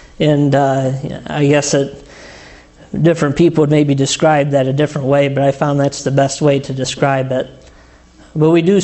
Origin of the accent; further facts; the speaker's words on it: Illinois, United States; I'm from Illinois, so even my humor's corny, and that's just the way it is.